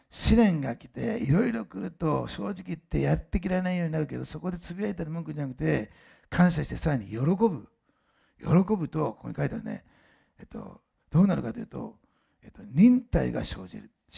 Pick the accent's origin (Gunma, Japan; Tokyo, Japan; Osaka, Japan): Osaka, Japan; 道に乗ってこう手を置いてる人は大阪の人ではないんです。今は知りませんよ。昔はそうだったんで、私そこで育ったんですね。